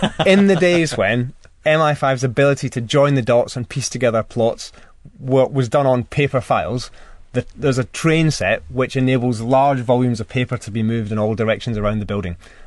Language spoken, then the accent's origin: English; Scotland, United Kingdom; I suppose, being Scottish, I'm supposed to say Sean Connery, but I think my actual favourite Bond is Daniel Craig.